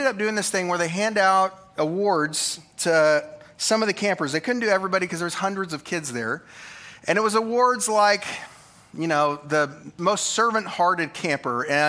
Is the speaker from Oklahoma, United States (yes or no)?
yes; Oklahoma, United States; Like, this is the perfect picture of my home state.